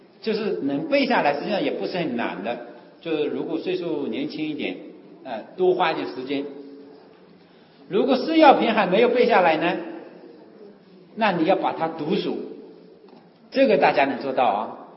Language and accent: Chinese; Wenzhou, Zhejiang, China; 特别是我们温州人都讲它是大乘经